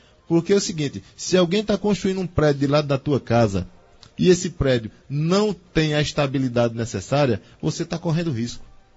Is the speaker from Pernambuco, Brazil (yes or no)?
yes; Araripina, Pernambuco, Brazil; Eu também sou interiorano, sou de Araripina, sou matuto também, sou bem sertanejo, né? Em se tratando de Recife, estou até bem mais distante da capital que vocês